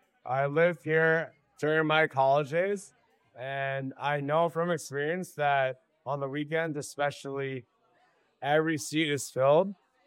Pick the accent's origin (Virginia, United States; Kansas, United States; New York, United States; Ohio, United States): New York, United States; Queens; I am born and raised in Queens.